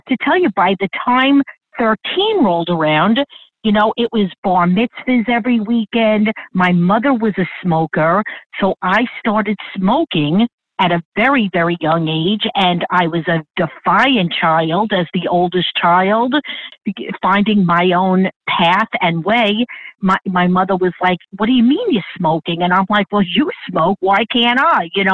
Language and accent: English; New York, United States; I came from the South Shore of Long Island. We were very diverse.